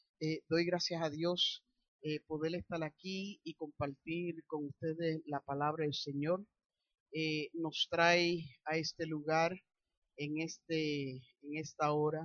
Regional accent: Puerto Rico; Yo procedo de Puerto Rico.

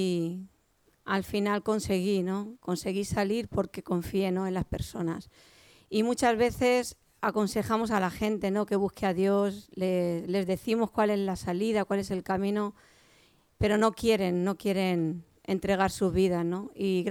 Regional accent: Madrid, Community of Madrid, Spain; born there; nací en Madrid, tengo 50 años

